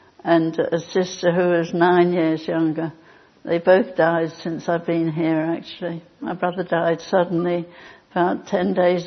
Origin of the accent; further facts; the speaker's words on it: London, United Kingdom; born there; I wasn't actually born in Twickenham, I was born in London. I'm a true Cockney. I was born in Queen Charlotte's Hospital when it used to be in the East End.